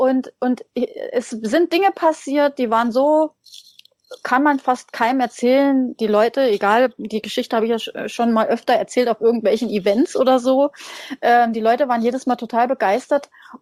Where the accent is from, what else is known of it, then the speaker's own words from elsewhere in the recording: Hesse, Germany; ich bin in einem kleinen, sehr kleinen Dorf aufgewachsen in Hessen. Ich glaube 300 Einwohner waren das damals.